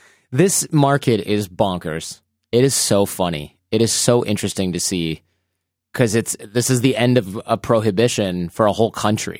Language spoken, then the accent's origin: English; Michigan, United States; we just had an election where my home state of Michigan made legal recreational use of marijuana